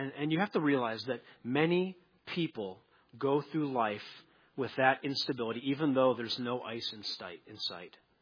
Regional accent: North Dakota, United States; Now, I grew up in North Dakota. I know many of you know that. And we walked on ice all the time.

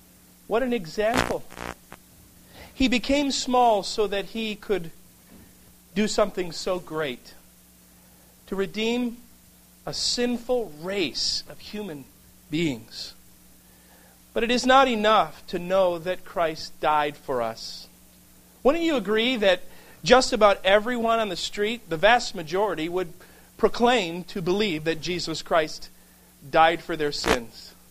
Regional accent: Oak Forest, Illinois, United States; I grew up in Oak Forest on the south side of Chicago, where the real sports fans are, of course

